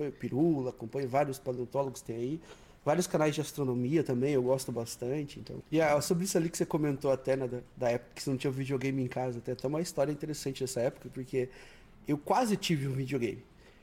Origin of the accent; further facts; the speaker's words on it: Curitiba, Paraná, Brazil; also born or lived in Joinville; Eu fui pequeno ainda para Curitiba com cerca de 2 ou 3 anos e passei minha vida inteira no Paraná. Então basicamente sou de Joinville, Santa Catarina, mas fui criado a vida inteira no Paraná e fiquei lá em Curitiba